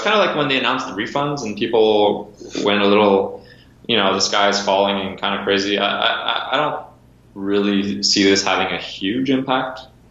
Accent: Montreal, Quebec, Canada; Yeah, Montreal, though. I'm not from Toronto

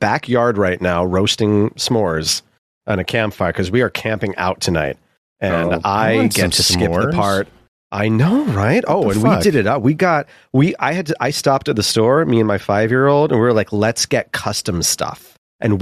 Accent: United States; I'm not a European. I'm not a second class citizen. I'm an American.

